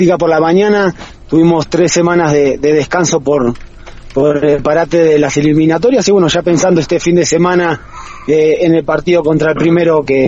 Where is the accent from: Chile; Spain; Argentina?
Argentina; moved away; Me fui hace mucho ya de Argentina y uno se acostumbra, ¿no? Afuera, lamentablemente, al argentino y al extranjero lo tratan, creo, y lo valoran mucho, más que en su país.